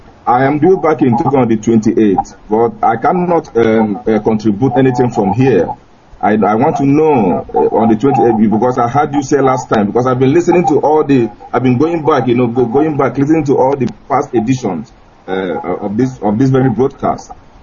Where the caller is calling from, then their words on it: Guangzhou, Guangdong, China; Yes, I'm calling from Guangzhou in China right now, but I'm based in Tokyo.